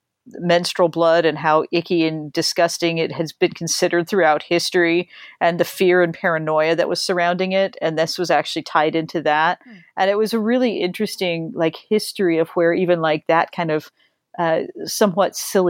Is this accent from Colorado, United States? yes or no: yes; Colorado, United States; I just grew up with a lot of them. And I think growing up in Colorado, it was more of a familiarity thing